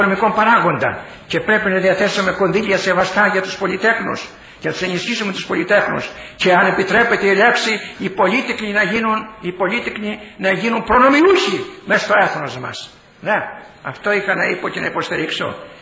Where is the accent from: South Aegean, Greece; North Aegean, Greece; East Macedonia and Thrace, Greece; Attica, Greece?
South Aegean, Greece; Lefkes; Εγώ αν είμαι από ένα χωριό της Πάρου, Λεύκες λέγονταν. Ήταν τότε μεγάλο το χωριό μου, 3.000 κάτοικοι